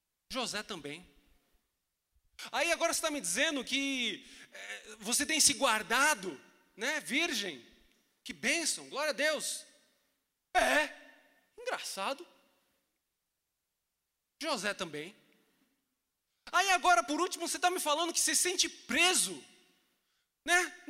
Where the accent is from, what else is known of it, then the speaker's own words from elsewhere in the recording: Chile; now in Brazil; Eu nem devia estar no Brasil, eu sou chileno, nem deveria estar aqui no Brasil. Meus pais que me trouxeram